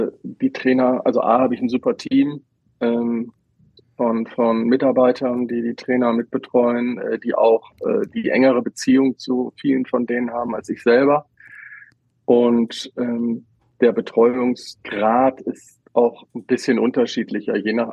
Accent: Bremen, Germany; moin als Bremer nach Hamburg.

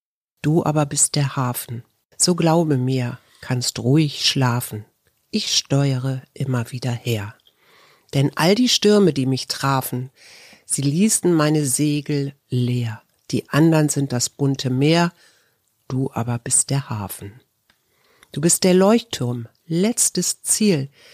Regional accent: Hamburg, Germany; Also ich bin ja in Hamburg-Barmbek geboren oder habe da als in meinen ersten Jahren als Kind gelebt oder als Kleinkind.

